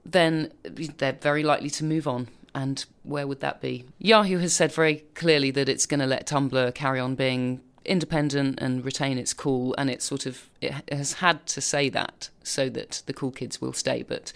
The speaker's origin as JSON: {"language": "English", "region": "England", "country": "United Kingdom", "said": "obviously don't like talking about this, especially because we're English"}